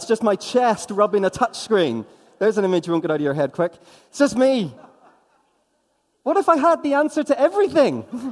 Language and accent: English; Northern Ireland, United Kingdom; I'm from Northern Ireland. I can say these things about fellow Celts.